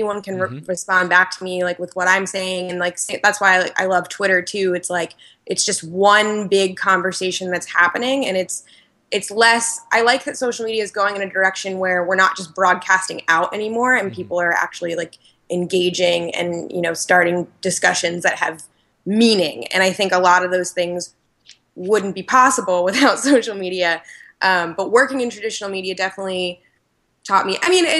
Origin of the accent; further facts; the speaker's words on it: Pennsylvania, United States; I did an internship in TV news for like a local news station in my hometown. It was News 8, WGAL.